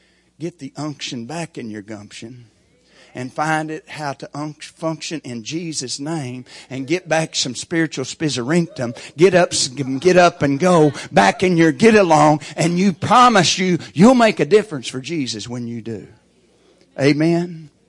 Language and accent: English; Locust Grove, United States; And when I grew up 30 years in Locust Grove and somebody would at least invite me to church